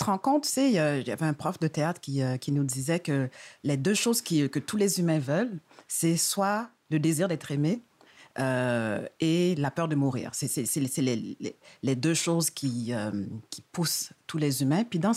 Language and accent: French; Montreal, Quebec, Canada; moi, quand j'étais adolescente, les modèles de femmes noires, il n'y avait pas tant que ça, étant donné que je suis née puis j'ai grandi à Montréal.